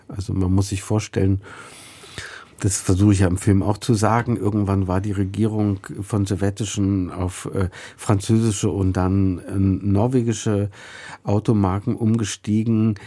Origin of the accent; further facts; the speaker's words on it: Germany; Naja, die DDR war, man saß in der Falle. Ich bin ja aufgewachsen in der Niedergangsphase.